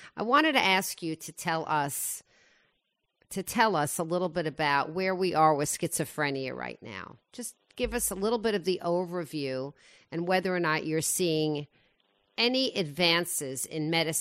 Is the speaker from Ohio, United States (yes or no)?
no; Woodmere, New York, United States; Oh, well, I grew up in Woodmere, so it's sort of the North Shore version.